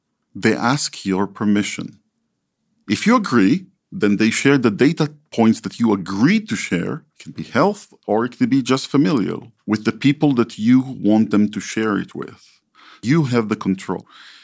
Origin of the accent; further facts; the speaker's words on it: Israel; When I was growing up in Israel